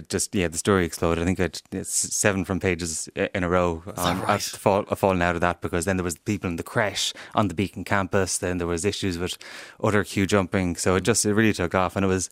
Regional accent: Ballyhaunis, Connacht, Ireland; I was like, "You know, I'm from Ballyhaunas," and his face just dropped.

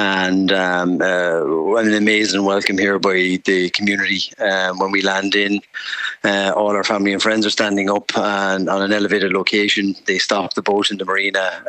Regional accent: Ireland; Yeah, it's a testament to being Irish, Ray, I believe, and being part of a community of Irish people, and the giving nature of people in this country is amazing.

